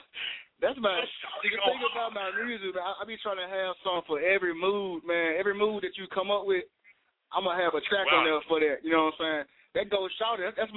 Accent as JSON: {"language": "English", "town": "West Point", "region": "Mississippi", "country": "United States", "said": "I'm from West Point, man. It's like close to like Columbus and Starkville."}